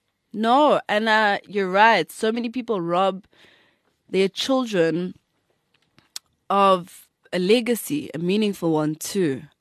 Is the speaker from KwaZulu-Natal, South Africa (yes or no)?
yes; Durban, KwaZulu-Natal, South Africa; I'm from Durban North.